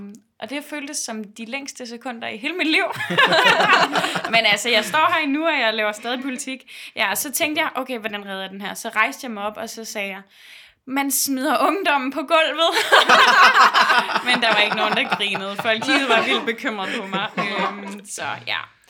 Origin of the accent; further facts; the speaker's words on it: Jutland, Denmark; now in Copenhagen, Denmark; Jeg er også selv fra Jylland jo